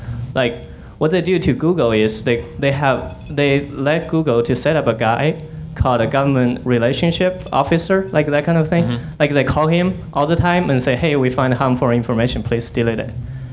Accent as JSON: {"language": "English", "country": "China", "second_language": "English", "said": "Like in China, I'm from China, okay."}